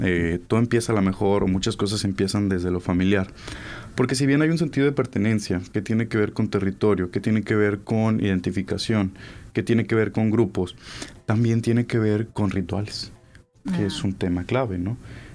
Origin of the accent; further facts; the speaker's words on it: Monterrey, Nuevo León, Mexico; yo soy regio, yo nací aquí.